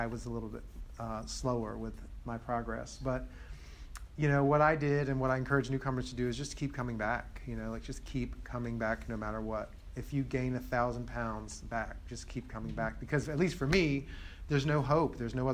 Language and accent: English; Washington, District of Columbia, United States; moved away; I'm from Washington, D.C., so I moved here. I thought that California was going to solve my eating problem.